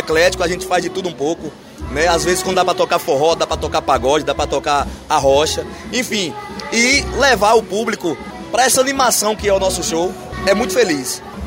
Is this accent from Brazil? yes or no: yes; Pindobaçu, Bahia, Brazil; eu que sou aqui de Pinobaçu, então, assim, tocando próximo aqui a Campo Formoso, eu sempre me sinto em casa, né?